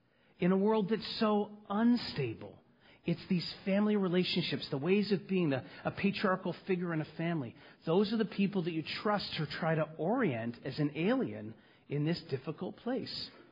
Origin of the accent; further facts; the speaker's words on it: Toronto, Ontario, Canada; I grew up in Scarborough